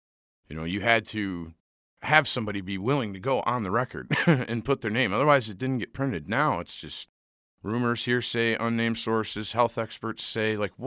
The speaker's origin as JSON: {"language": "English", "town": "Port Huron", "region": "Michigan", "country": "United States", "tie": "born or raised there", "said": "thankfully it's in my hometown, Port Huron."}